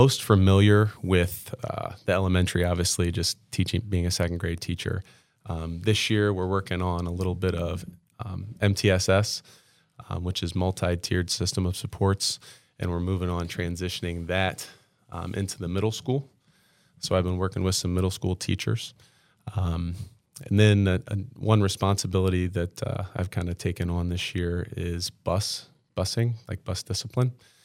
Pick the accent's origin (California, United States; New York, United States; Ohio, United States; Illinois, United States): Ohio, United States; Okay, so I grew up here in Parkway School District. I was a Wilshire boy.